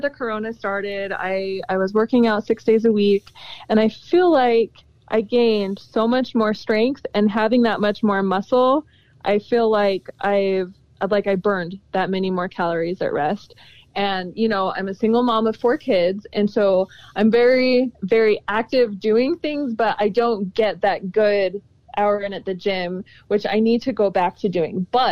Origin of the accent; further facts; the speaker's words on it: Salt Lake City, Utah, United States; I didn't grow up here. I grew up in Salt Lake City.